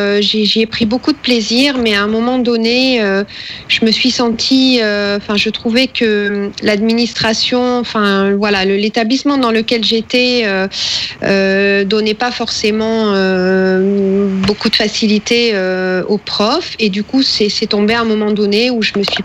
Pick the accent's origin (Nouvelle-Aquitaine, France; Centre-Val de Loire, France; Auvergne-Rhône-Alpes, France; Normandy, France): Nouvelle-Aquitaine, France; Arcachon; born there; C'est ça, je suis née à Arcachon pour être précise. Donc oui, pur Sud-Ouest.